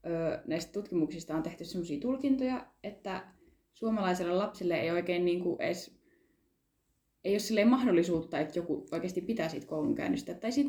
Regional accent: Muurame, Central Finland, Finland; mä oon Muuramesta kotoisin, se on aika semmoinen pieni paikkakunta

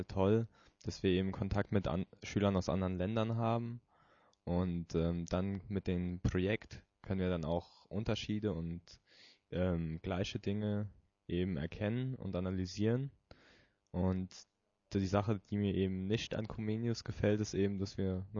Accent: Frankfurt, Hesse, Germany; ich komme aus Frankfurt in Deutschland.

